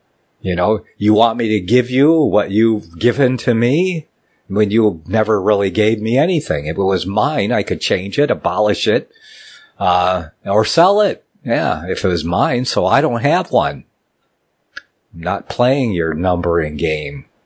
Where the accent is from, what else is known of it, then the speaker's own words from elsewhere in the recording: Ann Arbor, Michigan, United States; born there; Dale's in Michigan, my home state. My birth state was Michigan. It's on the land there. I was born in Ann Arbor. Yeah, at the University Hospital there.